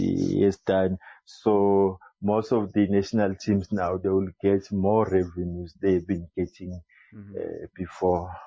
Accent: South Africa; but I'm from South Africa

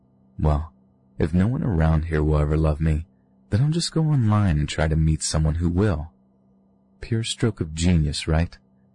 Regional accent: Appalachia, United States; I am an almost 28-year-old gay male who was born and raised in the Appalachian Mountains, which for my friends not in America, that's in the south, more towards the mid-Atlantic region.

